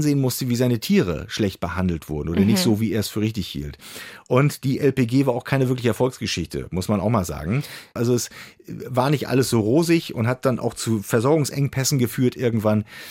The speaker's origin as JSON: {"language": "German", "region": "Mecklenburg-Vorpommern", "country": "Germany", "tie": "born or raised there", "moved": "yes", "said": "Er kommt aus meiner alten Heimat Mecklenburg-Vorpommern"}